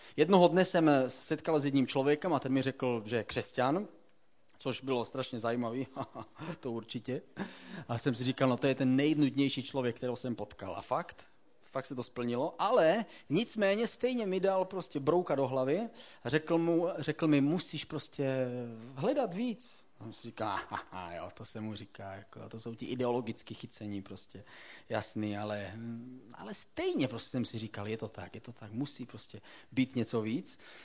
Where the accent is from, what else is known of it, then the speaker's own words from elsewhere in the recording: South Moravian Region, Czechia; Protože u nás na Jižní Moravě se to prostě tak dělá.